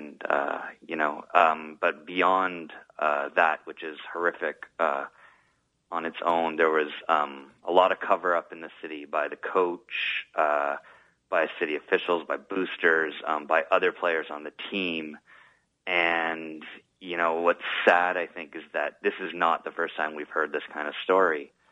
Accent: Ottawa, Ontario, Canada; also born or lived in Montreal; When people say, "Where are you from?" I said, "Well, you know, I lived in Montreal for 8 years. I skipped by the whole "I'm from Ottawa" part."

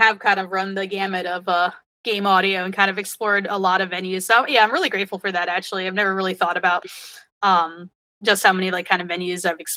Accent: New Jersey, United States; It's a community orchestra in my home state of New Jersey.

